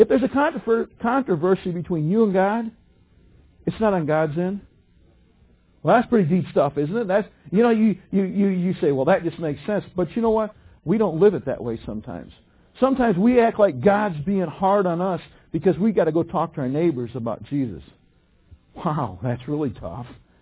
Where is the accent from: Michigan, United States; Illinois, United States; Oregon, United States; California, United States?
Michigan, United States; Detroit; So, and I am from the Detroit area, so I speak a little bit faster.